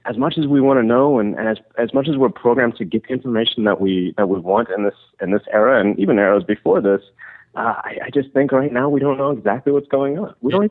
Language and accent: English; United States; as an American who covers Mexican soccer